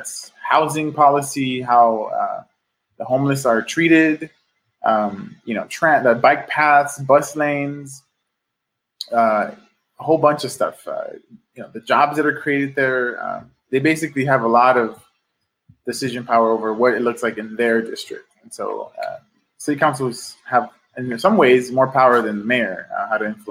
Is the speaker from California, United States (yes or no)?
yes; Los Angeles, California, United States; Well, I'm a lifelong Angeleno. I grew up in South Central. My parents were street vendors growing up. I went to school in Watts and some of the more neglected areas of the city.